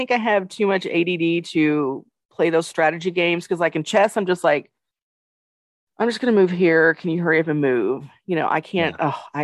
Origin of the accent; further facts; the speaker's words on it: Tennessee, United States; now in Ohio, United States; Yeah, because I'm from Tennessee and I had no idea what the hell euchre was until I moved up to Ohio.